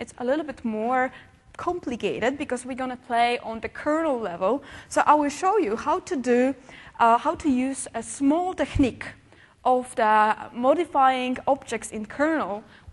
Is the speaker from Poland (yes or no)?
yes; Poland; English is a second language; I am from Poland.